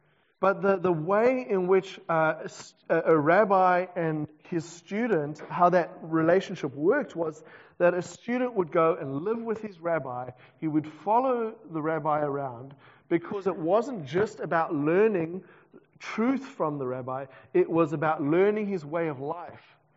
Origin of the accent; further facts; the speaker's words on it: South Africa; I'm from South Africa, so everyone in South Africa has a strong opinion.